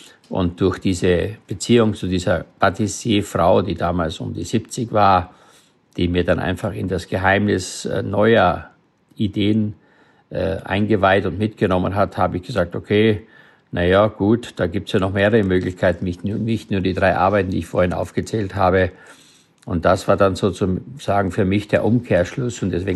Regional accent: Styria, Austria; Ich bin in der Steiermark auf dem Bauernhof groß geworden

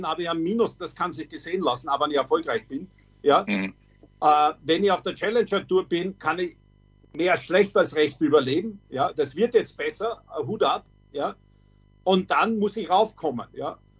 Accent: Austria; bei uns in Österreich

